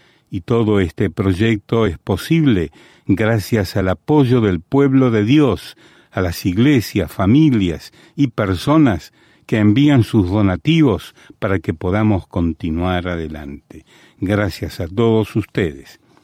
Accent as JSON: {"language": "Spanish", "country": "Dominican Republic", "lives_now": "New York, United States", "said": "desde la República Dominicana. Yo soy dominicano."}